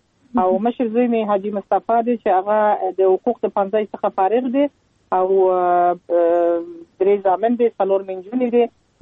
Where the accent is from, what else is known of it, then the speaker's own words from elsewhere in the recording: Kandahar, Afghanistan; born there; موږ خپل چې په کندهار کې پیدا شولو او زما اولادونه په کندهار کې پیدا شو